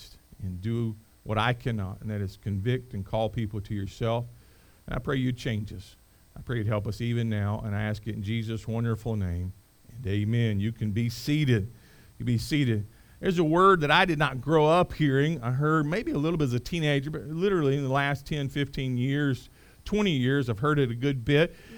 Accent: North Carolina, United States; I grew up in Eastern North Carolina. I grew up where, with regularity, there was going to be a hurricane come through.

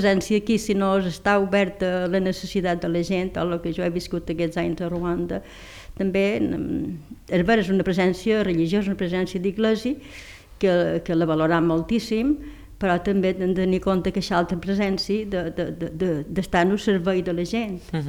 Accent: Pollença, Balearic Islands, Spain; moved away; jo tenia l'idea que encara Mallorca, Pollença, seria un poc igual o igual de com el vaig deixar, o com vaig deixar fa 35 anys.

